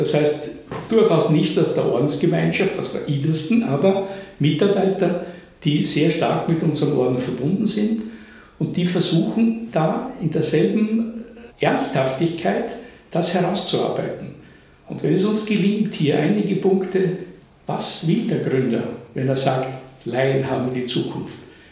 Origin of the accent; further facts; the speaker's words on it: Misselbach, Lower Austria, Austria; ich stamme aus Misselbach. Misselbach ist eine Salvatorianerpfarre.